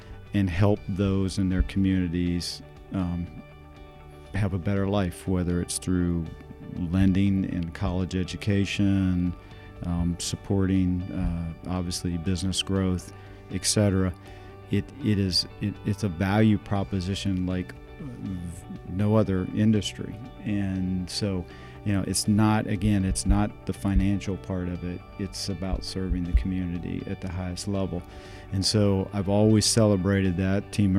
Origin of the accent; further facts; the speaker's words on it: Fort Polk, Louisiana, United States; born there; So I'm a military brat. My dad was a major in the Army, and so I was born in Fort Polk, Louisiana, but we've lived everywhere.